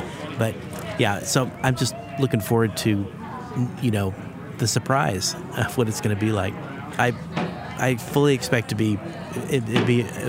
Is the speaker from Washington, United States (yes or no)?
yes; Kirkland, Washington, United States; I'm from Kirkland, Washington, right across the lake from Seattle.